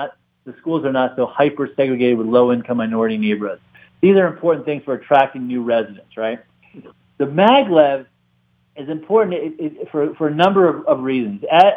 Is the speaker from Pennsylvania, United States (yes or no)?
yes; Allentown, Pennsylvania, United States; Where I grew up in Allentown, Pennsylvania, was going through everything Dundalk and Baltimore went through when I was growing up there in the 70s.